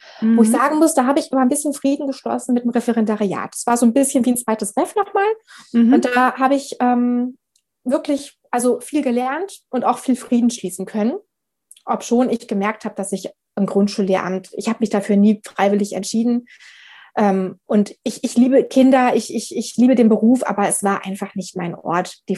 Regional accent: Berlin, Germany; Ich komme hier aus Berlin

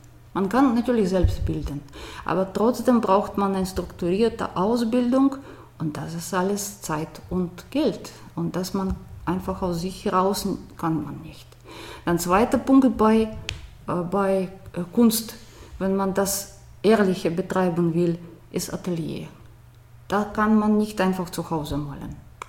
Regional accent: Moscow, Russia; German is a second language

